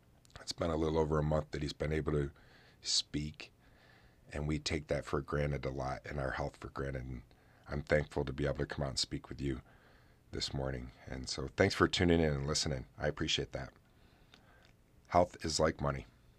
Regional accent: New York, United States; against operating a motor vehicle while under the influence of alcohol went into effect in New York, my home state, in 1910.

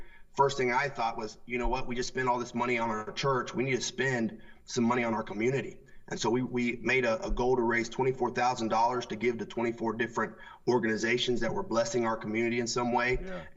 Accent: Falmouth, United States; I grew up in Falmouth. This is my hometown.

